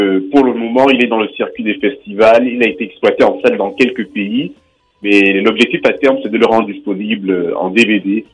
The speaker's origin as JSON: {"language": "French", "country": "Cameroon", "said": "Je suis un Camerounais, j'ai toujours été passionné par la musique, le dessin et le cinéma d'animation."}